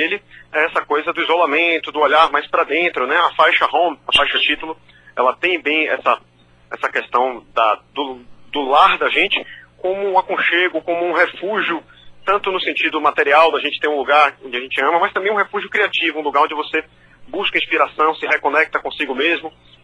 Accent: Salvador, Bahia, Brazil; Eu sou de Salvador, né, então cresci meio que convivendo com essas referências, não só da guitarra, mas como dos elementos da percussividade baiana e tudo isso.

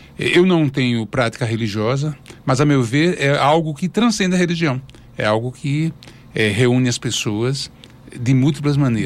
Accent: Northeast Region, Brazil; Eu sou nordestino, portanto

